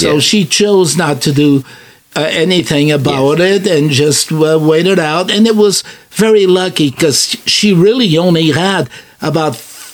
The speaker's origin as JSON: {"language": "English", "region": "Azores", "country": "Portugal", "said": "where we come from, the islands, we're from the Azores. It rains all the time."}